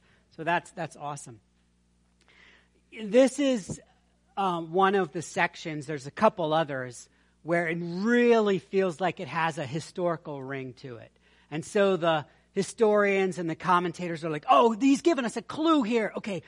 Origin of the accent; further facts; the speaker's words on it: Baltimore, Maryland, United States; I grew up right outside of Baltimore, and there are dark alleys in Baltimore.